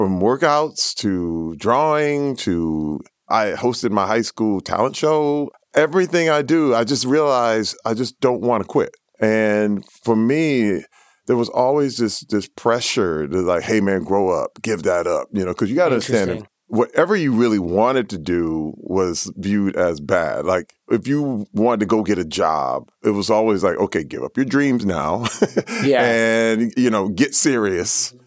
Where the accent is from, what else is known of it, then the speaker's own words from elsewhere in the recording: Flint, Michigan, United States; Yeah, I grew up in Flint.